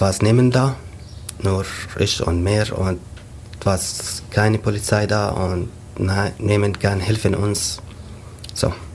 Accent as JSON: {"language": "German", "country": "Syria", "second_language": "German", "moved": "yes", "lives_now": "Germany", "said": "ich komme aus Syrien. Ich bin hier in Deutschland seit 4 Jahren."}